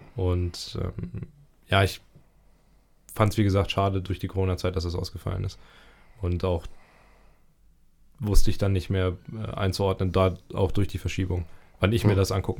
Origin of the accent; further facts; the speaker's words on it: Germany; ich sage auch wahrscheinlich Deutschland mit dem Hintergrund, dass wenn ich sage, ich komme aus Europa oder I'm from Europe, dann werden die nochmal expliziter nachfragen